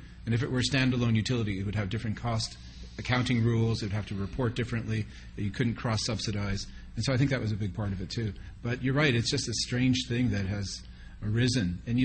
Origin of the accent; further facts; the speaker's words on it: Canada; And so, you know, we're Canadian.